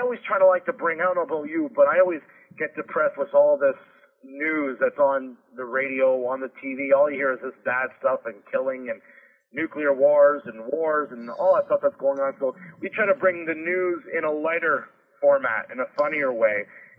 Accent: Canada; because we're Canadian

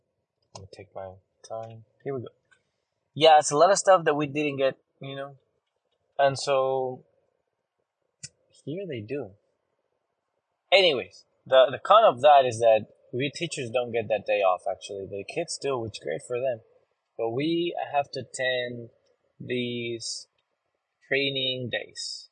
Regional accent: Mexico; So I'm just from Mexico. And even there, like in the border, we didn't have any Mexican holidays.

